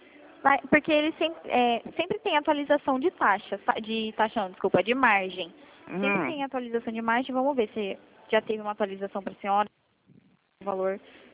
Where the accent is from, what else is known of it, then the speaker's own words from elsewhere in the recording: Curitiba, Paraná, Brazil; Eu sou daqui de Curitiba, do sítio Cercado.